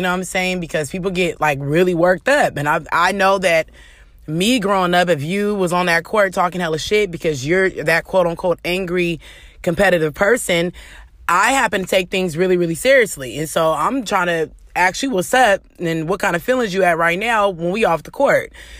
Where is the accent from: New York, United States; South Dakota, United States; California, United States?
California, United States; Oakland; I'm from Oakland. So, of course, I love the Warriors